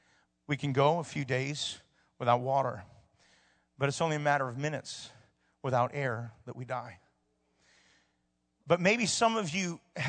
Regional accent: Hawaii, United States; I know I'm from Hawaii, so I'm privy to that information.

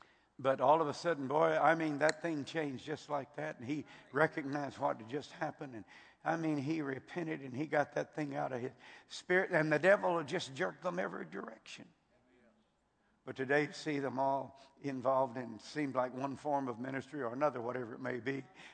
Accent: Texas, United States; I'm from Texas. I wear boots.

